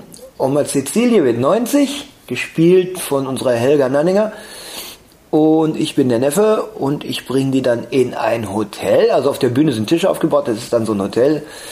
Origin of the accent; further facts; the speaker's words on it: Nachrodt, North Rhine-Westphalia, Germany; und ich komme auch aus Nachod. Das ist im Sauerland, beziehungsweise am Trotz im Sauerland, bei Altena.